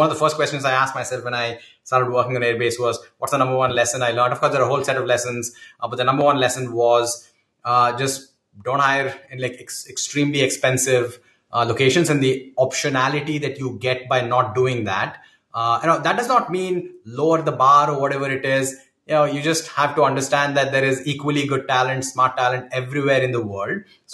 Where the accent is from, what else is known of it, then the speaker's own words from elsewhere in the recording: India; English is a second language; moved away as an adult; now in United States; And I'm Indian. I grew up in India. So I have a cultural affinity there.